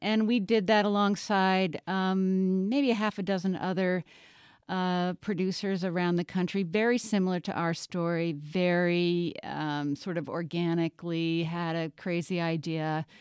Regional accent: New Jersey, United States; also born or lived in France; now in Vermont, United States; I grew up in New Jersey. I went to France, lived on a farm, made cheese, charcuterie, butter, all those wonderful things like creme fraiche.

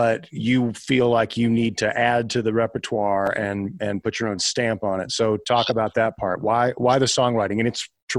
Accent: Durham, North Carolina, United States; I grew up in Durham, North Carolina, and it was wonderful. I knew at the time that we called my region of the state the Piedmont

